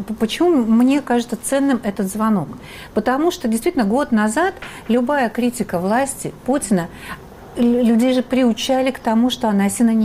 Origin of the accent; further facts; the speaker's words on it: Moscow, Russia; вы из России, я из Москвы.